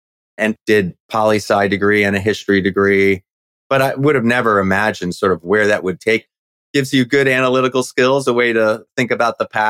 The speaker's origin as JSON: {"language": "English", "region": "New Jersey", "country": "United States", "tie": "born or raised there", "said": "Yeah, so I grew up born and raised in the Garden State, New Jersey, but I lived in a relatively small town about an hour outside of New York City."}